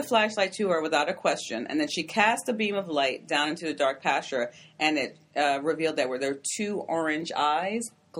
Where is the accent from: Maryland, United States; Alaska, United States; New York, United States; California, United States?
Maryland, United States; This is one from the Gullah people, which I don't know that much about because, again, I'm from Maryland.